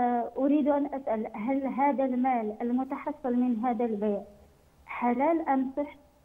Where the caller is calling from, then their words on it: Morocco; أو الأراضي السلالية عندنا في المغرب، والدولة تمنع بيعها